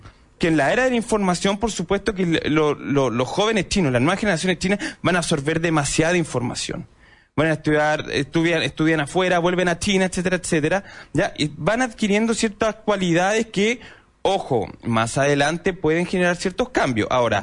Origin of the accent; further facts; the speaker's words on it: Chile; lo estamos viendo desde nuestra óptica como chilenos